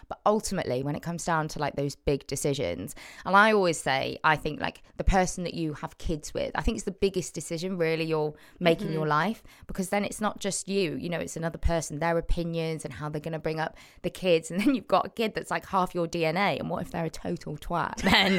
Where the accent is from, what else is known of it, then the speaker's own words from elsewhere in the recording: Cheltenham, South West England, United Kingdom; now in Manchester, United Kingdom; Cheltenham, Cotswolds girl, born and raised. And then I live in Manchester the last 6 years.